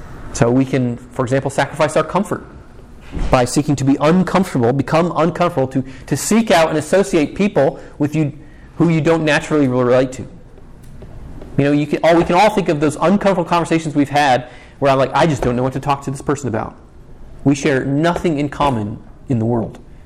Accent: the North, United States; I'm a Northerner. I don't think I have an accent until I leave and people point out that I sound like a Northerner, right? A Yankee.

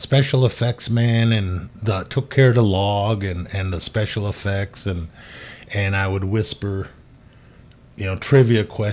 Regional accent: Gladstone, Michigan, United States; Born and raised in, I was born at home in Gladstone, Michigan.

